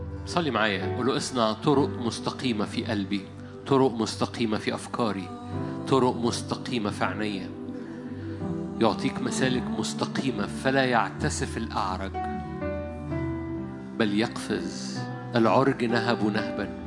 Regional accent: Egypt; في بلدنا العربية، مش في بلدنا مصر، في بلدنا العربية. أنا بقول بالنسبة لي بلدنا هو المنطقة العربية

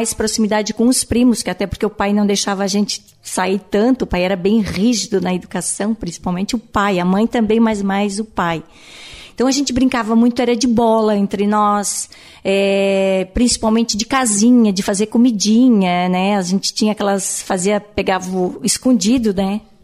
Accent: Urussanga, Santa Catarina, Brazil; Eu nasci, na realidade, e me criei, nasci em Uruçanga, né? Mas a minha infância foi na Santa Rosa, que os meus pais moravam lá.

